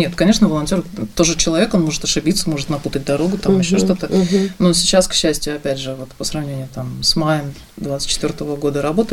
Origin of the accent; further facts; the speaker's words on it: Russia; и там узнавали, что мы из России